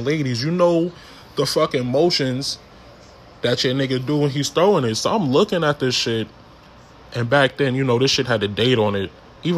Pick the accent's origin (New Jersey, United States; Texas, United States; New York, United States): New York, United States; Queens; So I tell the nigga, I'm from Southside, Queens, bro.